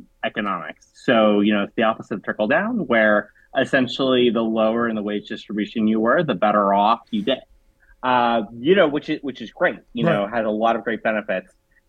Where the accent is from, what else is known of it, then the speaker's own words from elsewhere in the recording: California, United States; now in Washington, United States; You know, I'm from California, but I live in DC.